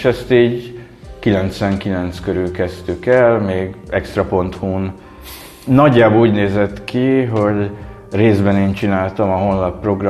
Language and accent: Hungarian; Nagykanizsa, Zala, Hungary; Honnan jövök? Jó kérdés, Nagy Kanizsáról.